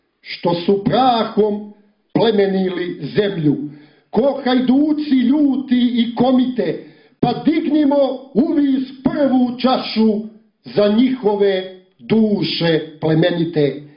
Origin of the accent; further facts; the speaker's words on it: Uskoci, Montenegro; To vam želi … epski pjesnik rodom iz Uskoka.